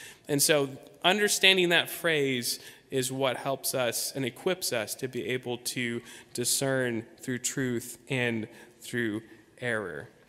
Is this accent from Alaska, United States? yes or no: yes; Wasilla, Alaska, United States; I would think, I'm from Wasilla, Alaska.